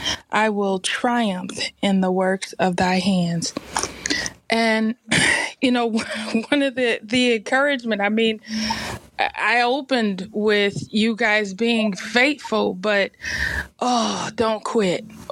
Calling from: Boston, Massachusetts, United States; I am tapping in from Boston, Massachusetts this morning.

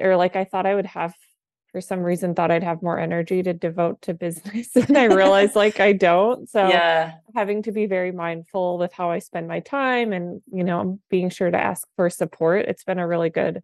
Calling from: San Clemente, California, United States; Yeah, I'm in Orange County, California. I'm actually at my parents' house right now while my mom watches my 4-month-old baby. And they live on the beach in San Clemente.

